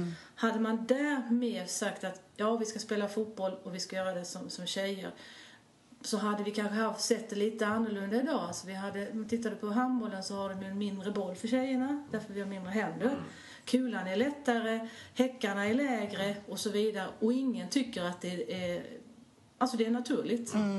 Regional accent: Halmstad, Halland County, Sweden; Ja, alltså jag är född och uppvuxen i Halmstad

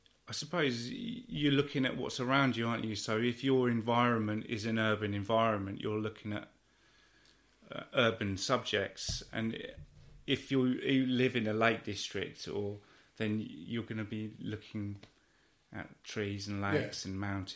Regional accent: South West England, United Kingdom; also born or lived in Watford; I grew up in the West Country, actually.

